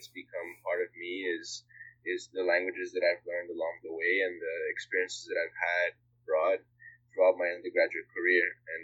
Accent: Miami, Florida, United States; My parents are both born and raised in Brazil, while I was raised here in Miami, Florida, in the United States.

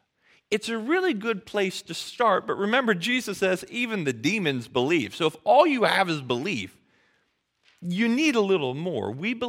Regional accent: United States; Now, you might think that because, well, I'm not overseas, I'm an American. I'm embedded in America and in Western culture.

